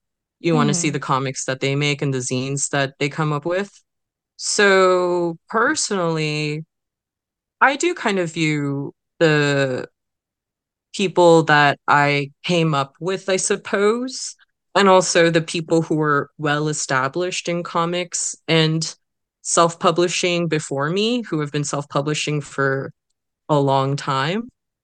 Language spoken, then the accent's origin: English; California, United States; I grew up in the Bay Area